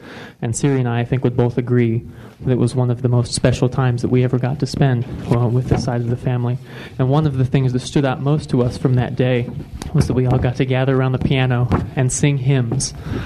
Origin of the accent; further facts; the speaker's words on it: Iowa, United States; And I grew up in Iowa and had heard so much about this side of the family